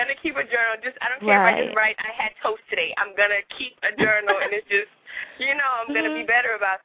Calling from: Augusta, Georgia, United States; I'm calling from Augusta, Georgia.

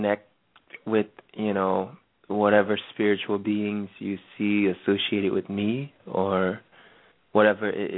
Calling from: New York, United States; I'm calling from New York.

